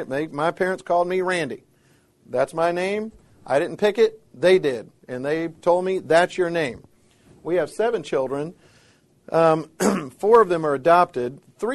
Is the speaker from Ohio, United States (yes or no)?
no; Florida, United States; I've been to SeaWorld. I grew up in Florida. I've been to SeaWorld several times.